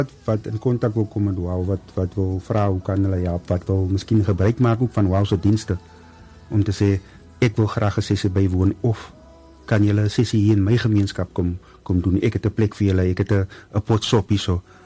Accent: Paarl, Western Cape, South Africa; want ek is van die Perel, ek is van Drakenstein, en ek het nie geweet daarvan.

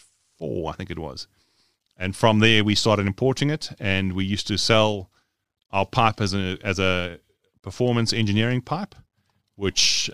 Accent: Johannesburg, Gauteng, South Africa; I was born in Johannesburg. I am a Johannesburg man through and through, or boy through and through.

